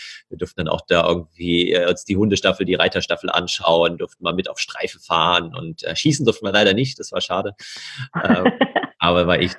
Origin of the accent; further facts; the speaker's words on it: Bad Homburg, Hesse, Germany; also born or lived in Berlin; Ja, ich komme ja auch ursprünglich aus Frankfurt, bin da in der Nähe von Frankfurt geboren und born and raised quasi.